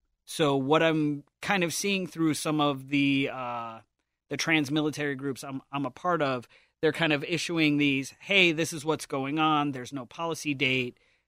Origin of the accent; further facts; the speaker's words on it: Chicago, Illinois, United States; born there; I was born in Chicago. I can change mine.